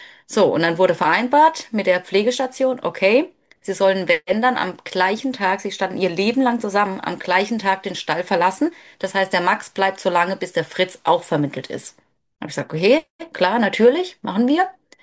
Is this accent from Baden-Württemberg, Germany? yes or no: yes; Baden-Württemberg, Germany; born there; also born or lived in Rhineland-Palatinate; Und dann sind wir eben aus Rheinland-Pfalz in den Schwarzwald zurückgezogen, weil von dort komme ich gebürtig.